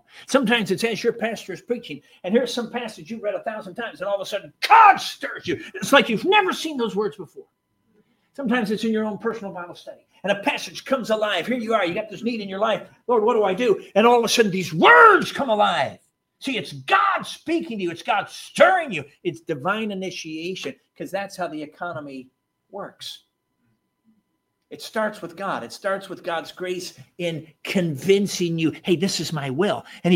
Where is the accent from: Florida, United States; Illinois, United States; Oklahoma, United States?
Illinois, United States; Chicago; You know, I grew up in Chicago. I don't know anything about any mechanics or country or any farm kind of living.